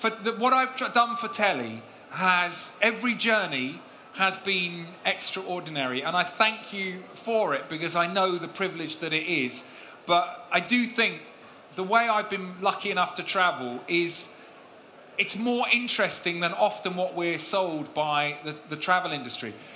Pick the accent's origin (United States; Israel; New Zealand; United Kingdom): United Kingdom; England; accent: Estuary; I've changed my estuary accent to try and fit in and be acceptable